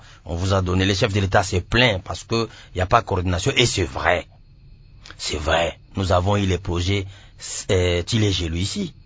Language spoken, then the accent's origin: French; Selembao, Kinshasa, DR Congo; Parce que je viens de Selembao.